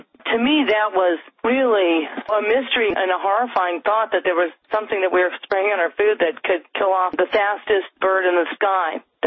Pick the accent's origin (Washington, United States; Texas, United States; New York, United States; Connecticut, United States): Connecticut, United States; Westport; I grew up in Connecticut in Westport back when it was very rural, and basically my backyard was the woods and the river that ran through it